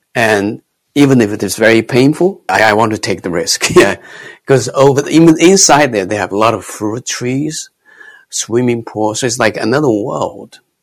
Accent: Hunan, China; I was born in China, in Hunan. Maybe people don't know where Hunan is, but if you know Chairman Mao, you know, Chairman Mao, he's my country fellow. Actually, his hometown is about 20 minutes away from my home.

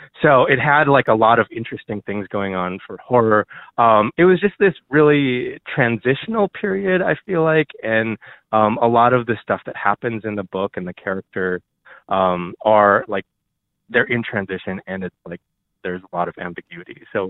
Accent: North Dakota, United States; I grew up in North Dakota where it's like flat and it's like wheat fields or like just dirt

